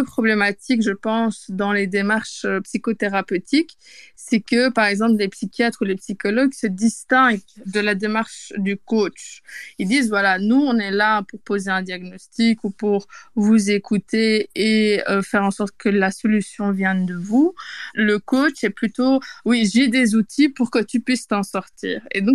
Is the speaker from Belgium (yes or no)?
yes; Belgium; je pense qu'on l'entend un petit peu, moi, je suis belge.